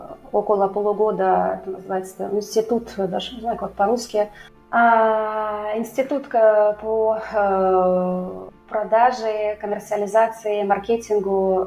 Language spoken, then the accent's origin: Russian; Bordeaux, Nouvelle-Aquitaine, France; Russian is a second language; Ну, а после этого я вернулась в родной город Бордо, потому что меня пригласила семья де Буар